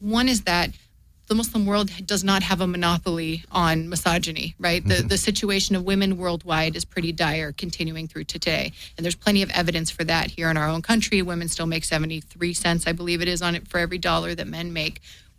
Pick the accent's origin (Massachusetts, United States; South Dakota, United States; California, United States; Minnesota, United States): California, United States; San Diego; my parents are from the former Yugoslavia. So I was raised in San Diego as the child of immigrants